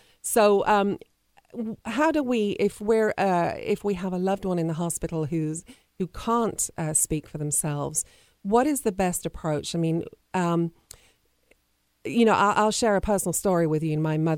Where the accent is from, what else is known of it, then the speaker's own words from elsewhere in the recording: England, United Kingdom; You know, I'm obviously from England.